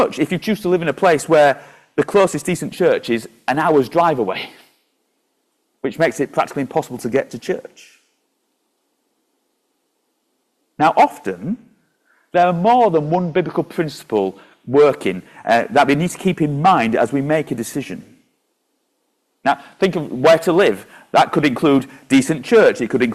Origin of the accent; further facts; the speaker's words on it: Yorkshire and the Humber, United Kingdom; as a Yorkshireman, it's hard for me to say